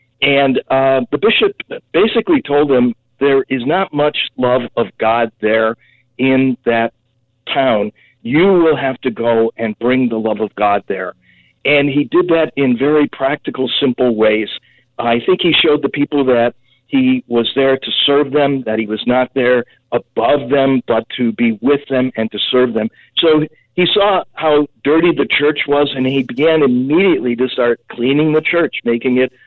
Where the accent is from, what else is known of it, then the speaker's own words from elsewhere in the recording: Milwaukee, Wisconsin, United States; also born or lived in South Dakota; Having moved from South Dakota now further east back to my hometown of Milwaukee.